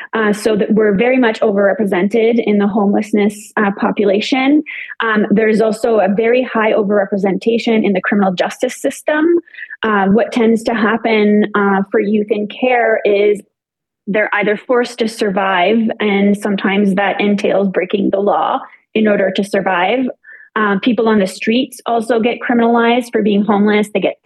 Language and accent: English; New Brunswick, Canada; now in Montreal, Canada; I'm originally from New Brunswick, so I'm Acadian, and that's where I was placed into foster care.